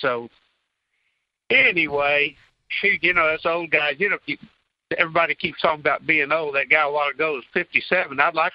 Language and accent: English; Texas, United States; where I grew up over there on Old River on Market Street Road, we had that same subsidence, and it was 5 or 6 feet in that 10-year span.